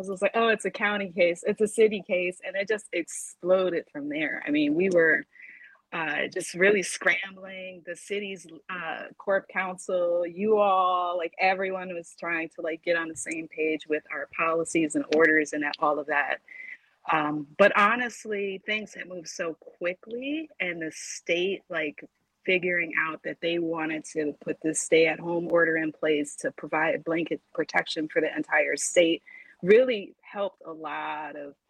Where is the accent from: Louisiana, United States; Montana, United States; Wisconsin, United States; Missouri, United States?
Wisconsin, United States; Milwaukee; He was much better climate than coming back to Milwaukee, even though I'm from Milwaukee.